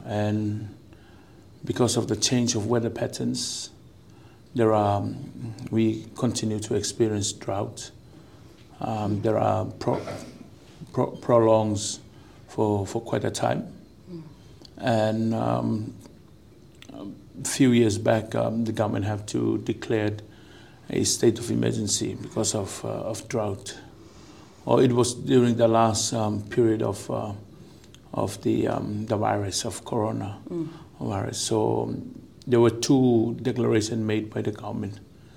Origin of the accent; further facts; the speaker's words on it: Vaitupu, Tuvalu; English is a second language; I was born and raised in Tuvalu, and I think I want to establish that fact at the very beginning of my talk. It is important that I start off from where I come from the island of Waitupu